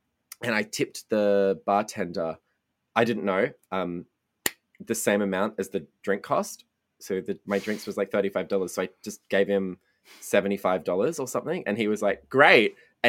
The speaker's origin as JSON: {"language": "English", "country": "Australia", "said": "I'm from Australia. We don't have weed here."}